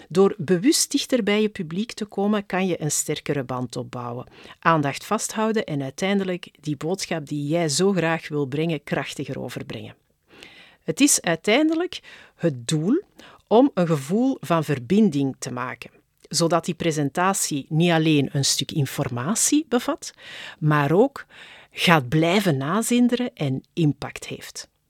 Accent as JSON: {"language": "Dutch", "region": "Flanders", "country": "Belgium", "said": "We houden onszelf als Vlamingen liever klein."}